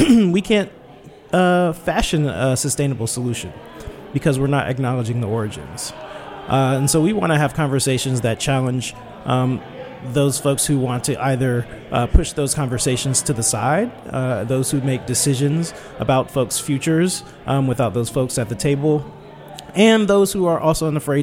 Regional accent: Tennessee, United States; I grew up in Tennessee, but a lot of my family's from Georgia, particularly Valdosta, very near the Florida-Georgia line.

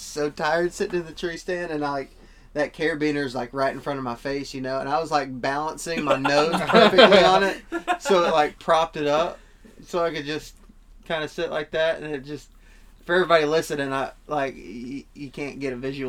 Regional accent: Texas, United States

